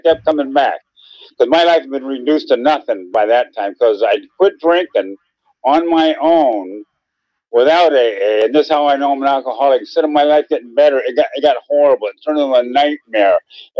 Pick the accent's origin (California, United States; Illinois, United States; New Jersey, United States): California, United States; Santa Monica; I was born in Santa Monica in 1948. Joe Louis was still heavyweight champion. That sort of dates me. And, my mom raised me and my sister on a waitress's salary. And we lived in Santa Monica on Pine Street.